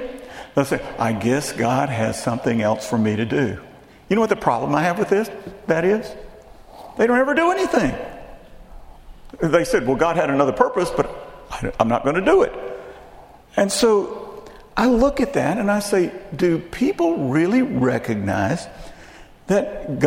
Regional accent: Texas, United States; And in my hometown, in Texas, there was one thing that made our town distinct.

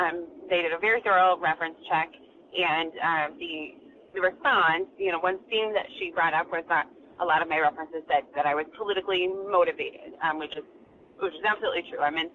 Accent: Waukee, Iowa, United States; I grew up in Waukee, you know, have a strong passion for the community

